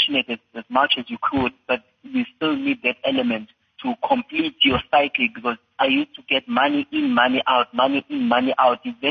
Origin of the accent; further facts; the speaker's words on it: Inkandla, KwaZulu-Natal, South Africa; born there; I was born in Inkandla.